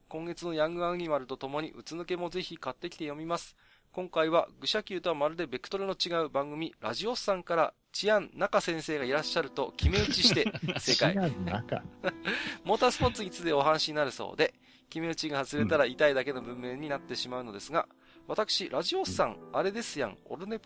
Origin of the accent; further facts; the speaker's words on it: Tohoku, Japan; ここは私も東北の人間ですからね、やっぱり東北随一の、ですね。